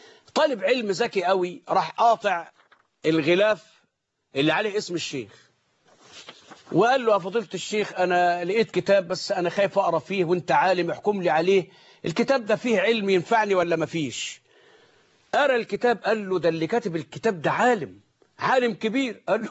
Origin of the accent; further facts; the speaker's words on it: Egypt; المدرسة الخبيثة اللي نشأت عندنا في مصر